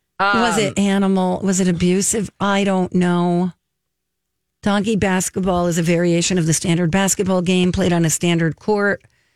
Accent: Garfield, New Jersey, United States; I remember growing up in Garfield, New Jersey, and every now and then there would be these like charity basketball games

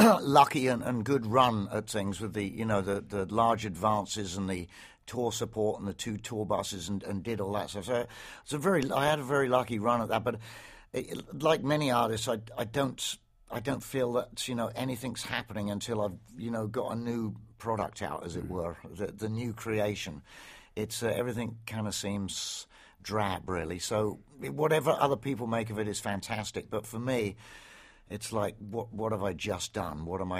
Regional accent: England, United Kingdom; growing up in England, it was around the late 60s and 70s

